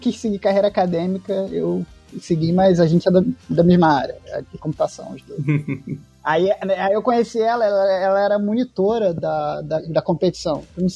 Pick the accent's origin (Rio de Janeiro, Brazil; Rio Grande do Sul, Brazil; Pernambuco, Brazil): Rio de Janeiro, Brazil; Japeri; E eu sou um japeriense, eu nasci em Japeri, uma cidade da Baixada Fluminense do Rio. Sou carioca, que nem o Paulo.